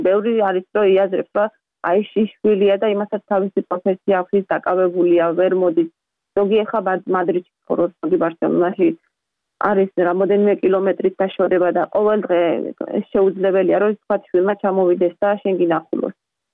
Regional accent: Batumi, Adjara, Georgia; born or raised there

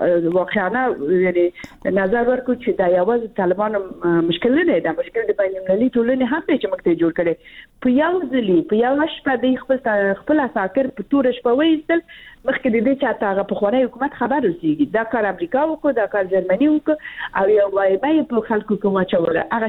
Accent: Balkh, Afghanistan; زه د بلخ ولایت یم

